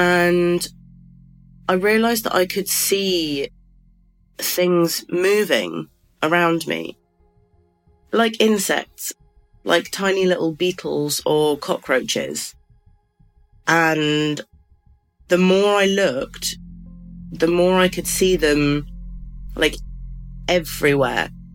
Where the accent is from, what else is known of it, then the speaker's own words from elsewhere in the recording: England, United Kingdom; I'm English